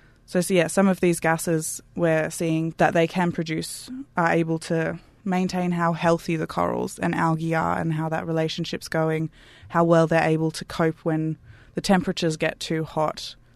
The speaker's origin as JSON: {"language": "English", "town": "Canberra", "region": "Australian Capital Territory", "country": "Australia", "said": "I'm from Canberra originally"}